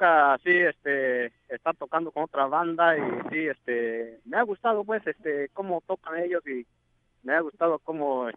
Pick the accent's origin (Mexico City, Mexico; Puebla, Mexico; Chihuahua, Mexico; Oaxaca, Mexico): Oaxaca, Mexico; now in United States; Hay dos, tres integrantes que nacieron acá en Fresno y los demás somos de allá de Oaxaca, de familia nueva.